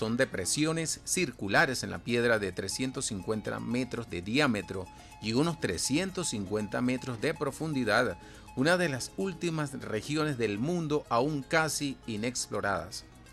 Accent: Venezuela; Todas esas cosas hermosas que tenemos en nuestra preciosa Venezuela.

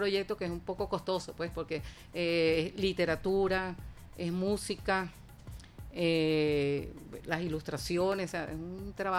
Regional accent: Venezuela; pues somos venezolanos, pues

